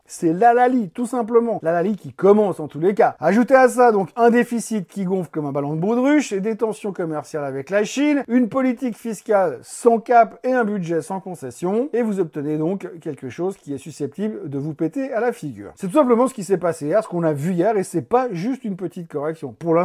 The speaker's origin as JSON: {"language": "French", "country": "Switzerland", "said": "Ils ont l'air vraiment aussi sympas que nos assureurs maladie chez nous en Suisse"}